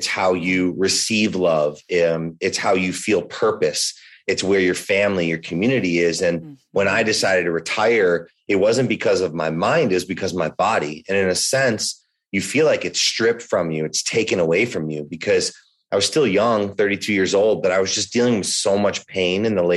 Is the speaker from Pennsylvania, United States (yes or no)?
no; Chicago, Illinois, United States; So I've been an athlete since I was a little kid, since Angie and I grew up in Chicago.